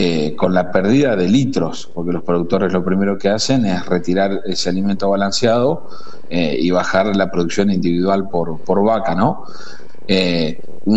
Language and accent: Spanish; Salliqueló, Buenos Aires, Argentina; me volví a vivir acá a mi pueblo, a nuestro pueblo, sí. Porque con mi vida que nos conocíamos, bueno, teníamos ese proyecto. Vivimos acá en Salicheló